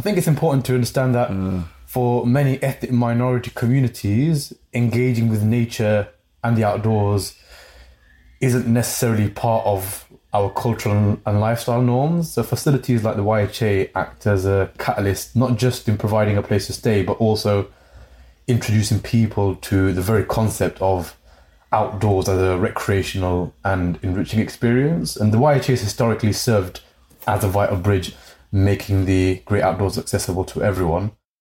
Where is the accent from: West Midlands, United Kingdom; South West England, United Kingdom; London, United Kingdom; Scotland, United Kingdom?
West Midlands, United Kingdom; Coventry; the same level of diversity that I would see in my hometown of Coventry